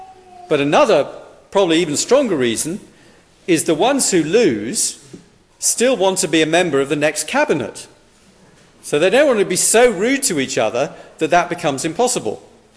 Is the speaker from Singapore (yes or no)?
no; United Kingdom; in my home country, the United Kingdom, we are electing a new Prime Minister.